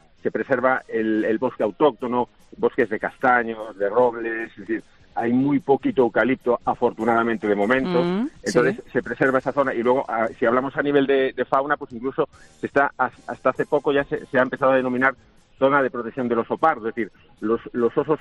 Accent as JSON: {"language": "Spanish", "town": "Navia de Suarna", "region": "Galicia", "country": "Spain", "tie": "born or raised there", "said": "Mi pueblo se llama Navia de Subarna, es en la provincia de Lugo, es la zona más oriental de la provincia de Lugo. Es decir, somos, como decimos, arrayanos."}